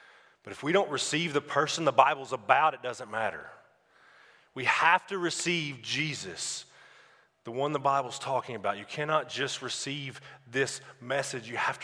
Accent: Jonesboro, Arkansas, United States; I know that I'm from Jonesboro, Arkansas, 2.5 hours south of here

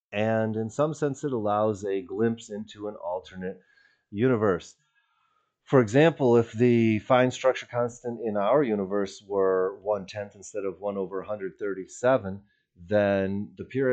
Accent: Michigan, United States; I grew up in Michigan. I grew up reading the Detroit News every day in the late 70s, into the 80s, into the 90s.

